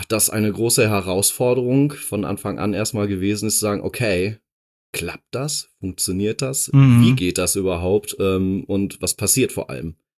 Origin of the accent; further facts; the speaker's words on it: Dortmund, North Rhine-Westphalia, Germany; ich komme aus Dortmund ursprünglich. Genau. Bin da geboren und aufgewachsen.